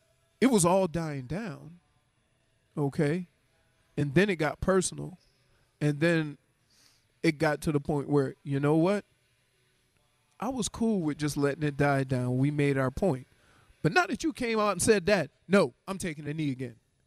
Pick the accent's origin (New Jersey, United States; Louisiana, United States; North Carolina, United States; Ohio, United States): Louisiana, United States; New Orleans; you have to understand where I come from. I'm from New Orleans, and, you know, I had, again, I'll tell you again, stories from my grandmother and my great-grandmother telling me about the freedoms they didn't have.